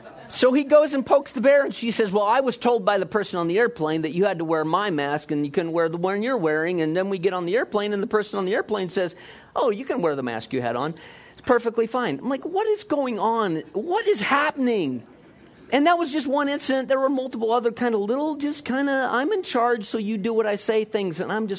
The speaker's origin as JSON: {"language": "English", "country": "United States", "tie": "born or raised there", "said": "I grew up in America like many of you did, and the America that I grew up in, I took freedom for granted."}